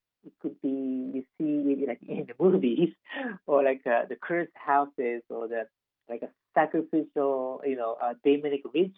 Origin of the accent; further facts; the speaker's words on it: Japan; we are all from Japan